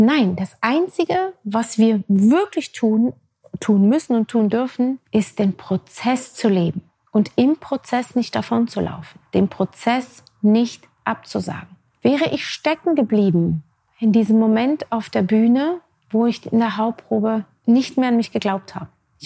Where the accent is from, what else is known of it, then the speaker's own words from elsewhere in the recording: Switzerland; ich bin nicht mal Berlinerin. Ich bin Schweizerin